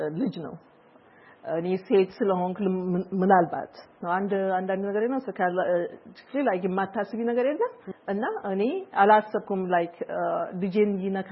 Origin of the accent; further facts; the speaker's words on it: Dire Dawa, Ethiopia; also born or lived in Djibouti; now in United States; የተወለድኩት ድሬዳዋ፣ ያደግኩት ያው ድሬዳዋ እና ጅቡቲ መሀል ነው።